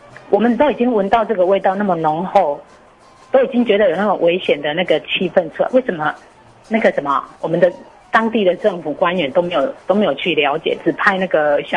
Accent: Nanzi, Kaohsiung, Taiwan; 可是我要讲的是说，我娘家是在楠仔区。

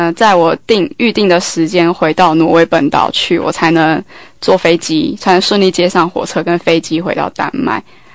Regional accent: Taipei, Taiwan; 对，我在台北长大。

